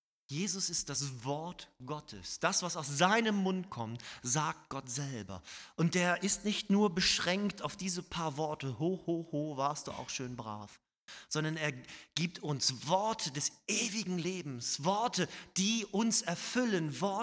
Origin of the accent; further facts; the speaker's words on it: Northern Germany, Germany; ich komme aus dem Norden, da reden wir nicht um heißen Brei